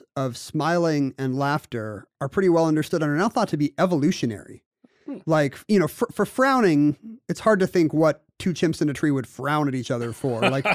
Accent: Seattle, Washington, United States; I'm not going to smile. I'm from Seattle.

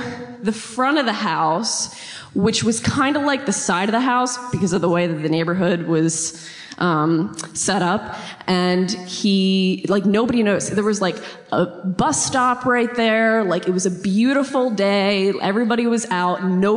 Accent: Newark, Delaware, United States; now in Wilmington, United States; Yeah. Born and raised. I grew up in Newark. Live in Wilmington now.

